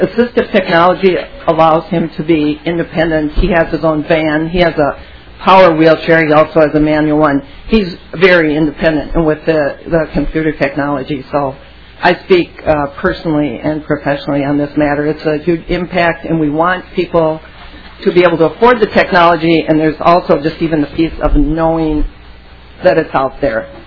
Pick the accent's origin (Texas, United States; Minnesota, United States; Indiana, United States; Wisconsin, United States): Minnesota, United States; Cold Spring; I'm from Cold Spring, Minnesota, sort of rural Stearns County.